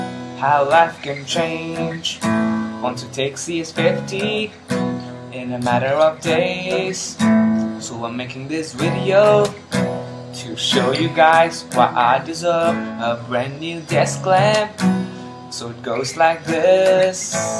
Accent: India; I'm from India.

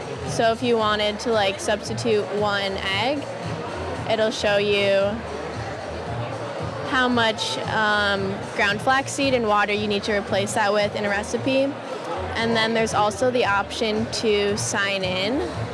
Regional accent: Wolverine, Michigan, United States; I'm a sophomore at the college in Leverett House, and I'm originally from Wolverine, Michigan.

